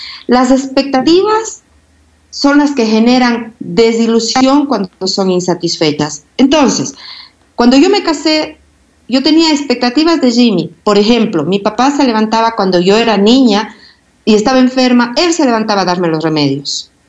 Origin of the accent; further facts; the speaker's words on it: Cuenca, Azuay, Ecuador; born there; yo nací en Cuenca, que es una ciudad pequeña, más provinciana.